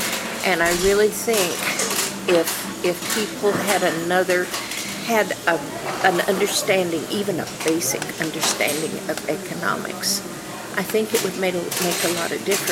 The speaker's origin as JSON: {"language": "English", "town": "Clayton", "region": "New Mexico", "country": "United States", "tie": "born there", "said": "I was born in Clayton, which is up in the northeast corner of New Mexico. And I came here and finished high school here and married my husband."}